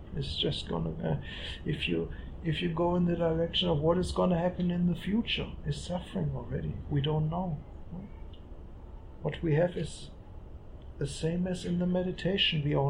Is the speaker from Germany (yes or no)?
yes; Germany; I'm coming from Germany.